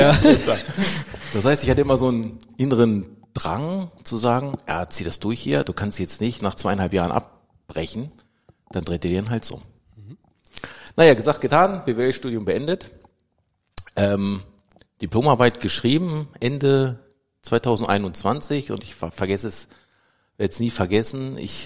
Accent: Hanover, Lower Saxony, Germany; born there; Gebürtig komme ich aus Hannover oder kurz vor Hannover

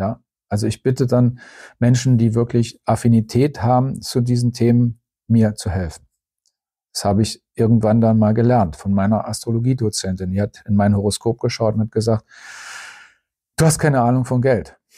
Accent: Netherlands; German is a second language; auch als Holländer nicht.

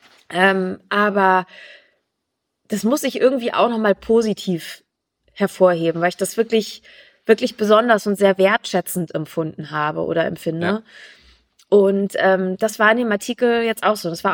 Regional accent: Hamburg, Germany; Ich wohne direkt auf der Grenze zwischen Hamburg und Schleswig-Holstein. Ich fühle mich als Hamburgerin.

